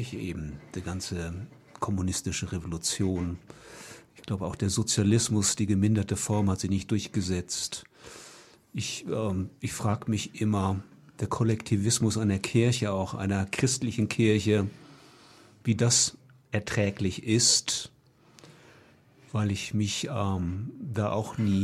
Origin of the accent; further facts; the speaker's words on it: Kiel, Schleswig-Holstein, Germany; Ich war unlängst in meiner Heimatstadt Kiel.